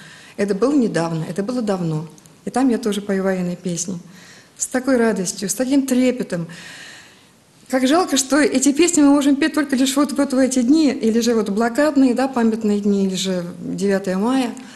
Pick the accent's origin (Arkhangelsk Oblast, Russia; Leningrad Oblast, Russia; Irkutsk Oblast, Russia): Leningrad Oblast, Russia; Slantsy; now in Saint Petersburg, Russia; Дело в том, что я сама из Сланцев.